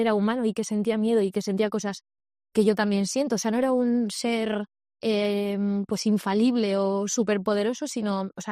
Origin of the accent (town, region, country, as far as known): San Sebastián, Basque Country, Spain